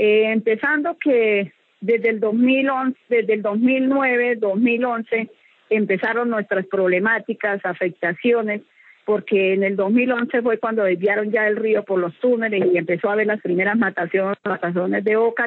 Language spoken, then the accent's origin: Spanish; Santander, Colombia; nosotros somos personas nacidas y criadas en la región, que somos de ahí, de Santander. Somos pescadores, agricultores y mineros al mismo tiempo